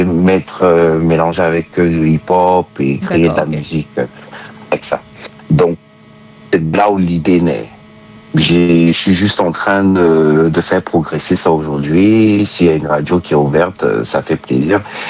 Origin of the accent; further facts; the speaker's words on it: Cameroon; Donc, c'est une identité qui nous appartient, nous, en tant que Camerounais.